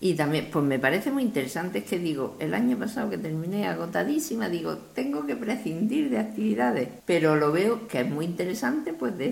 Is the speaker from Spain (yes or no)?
yes; Spain; born there; nací en la España católica y tuve una formación católica bastante buena